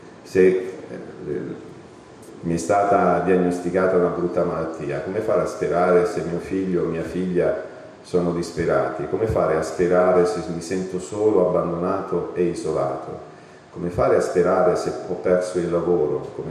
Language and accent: Italian; Calabria, Italy; Io vengo dalla Calabria. In Calabria non abbiamo il sistema sanitario che avete qui in Lombardia.